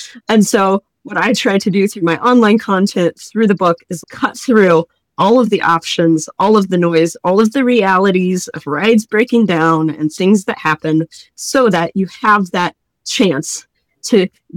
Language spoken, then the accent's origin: English; St. Louis, Missouri, United States; We live in St. Louis. I grew up in St. Louis, so it's not like Disney is in our backyard.